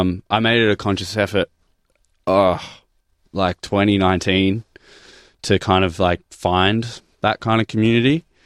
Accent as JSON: {"language": "English", "country": "Australia", "tie": "born or raised there", "said": "I grew up in Australia"}